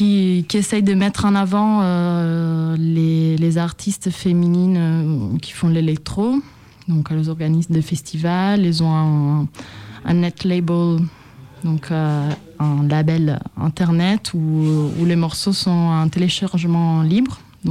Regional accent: Treviso, Veneto, Italy; Marelle et moi, on vient de Trévise, qui est la petite ville à côté de Venise.

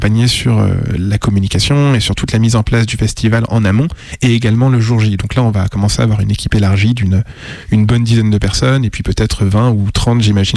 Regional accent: Paris, Île-de-France, France; en tant que bon parisien que je suis

